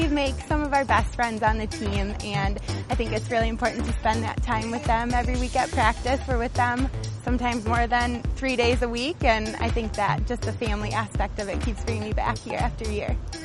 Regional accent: Waseca, Minnesota, United States; I'm from Waseca, Minnesota, and this is my second year on the team.

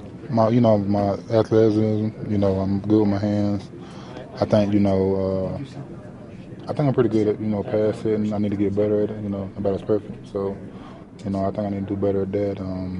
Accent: Jacksonville, Florida, United States; Yeah, I'm from Jacksonville.

